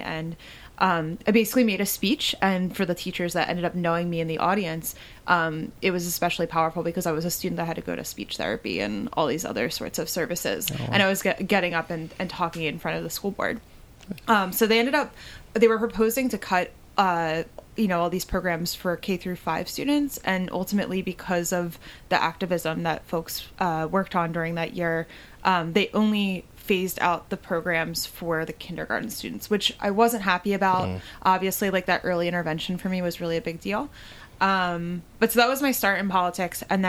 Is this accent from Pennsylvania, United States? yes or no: yes; Upper Darby, Pennsylvania, United States; So I grew up here in Upper Darby, and went to the public schools here in Upper Darby, you know, my whole public school career, K through 12.